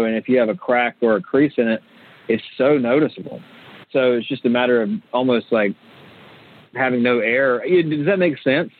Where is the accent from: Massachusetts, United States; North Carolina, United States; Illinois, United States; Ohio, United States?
North Carolina, United States; You know, I'm just being honest, like I'm from North Carolina.